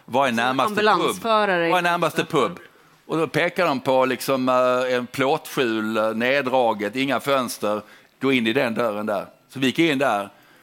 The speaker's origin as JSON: {"language": "Swedish", "country": "Sweden", "said": "Ja, jag är från Sverige"}